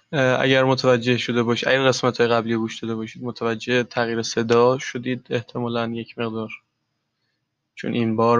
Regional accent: Iran; first language Turkic; Persian is a second language; من چون به زبان ترکی در زبان مادریم هست میدونم

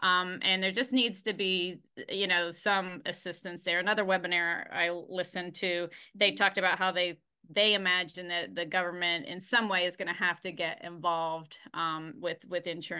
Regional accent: Ohio, United States; And since I'm from Ohio, I always like to go.

